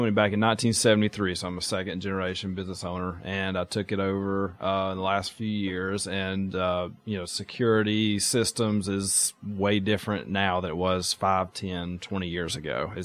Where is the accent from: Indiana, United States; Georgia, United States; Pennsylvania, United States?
Georgia, United States; Calhoun; I'm born and raised in Georgia. I grew up in Calhoun, Georgia.